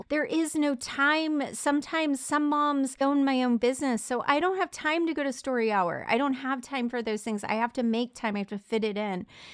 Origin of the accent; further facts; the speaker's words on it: Florida, United States; moved away as an adult; I moved away from my community, from my family. And this is before the internet, really. And I moved from Florida to a small town in Tennessee. And I was this city girl